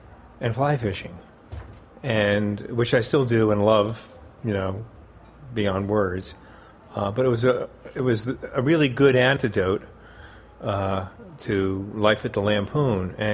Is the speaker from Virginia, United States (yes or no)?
no; New Jersey, United States; born or raised there; now in New York, United States